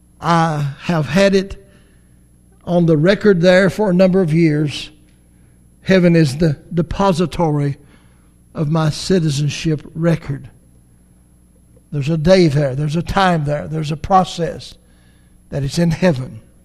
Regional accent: United States; I'm an American, and I have citizenship also in heaven.

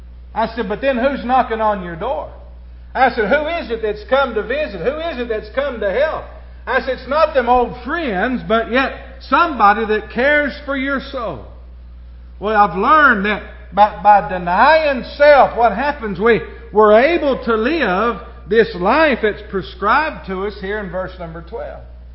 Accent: Hanson, Kentucky, United States; I said, I grew up in Hanson.

